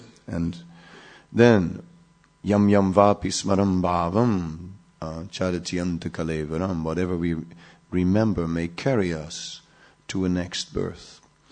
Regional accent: Netherlands; I'm from Holland. We know all about bicycles.

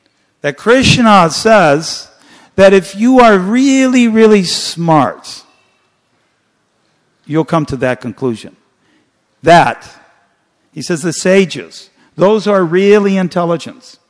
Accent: Detroit, Michigan, United States; born there; I was born in Detroit, Michigan. I was born in a family of 14 children.

